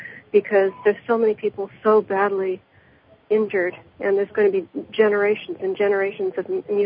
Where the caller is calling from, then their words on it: California, United States; From California.